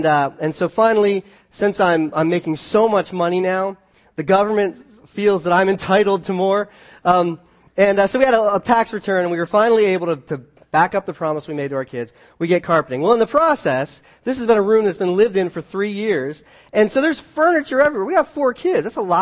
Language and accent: English; United States; I mean, I'm an American. I deserve to have two bathrooms in my house.